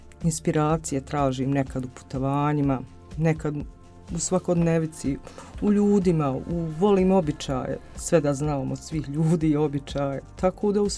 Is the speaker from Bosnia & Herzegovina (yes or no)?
yes; Koraj, Republika Srpska, Bosnia & Herzegovina; now in Brčko, Bosnia and Herzegovina; mogu vam reći da sam rodom iz sela Koraj. Tamo sam osnovnu školu završila. Srednju školu sam završila u Brčkom, ekonomsku. Nastavljena sam u Brčkom i radim u Brčkom.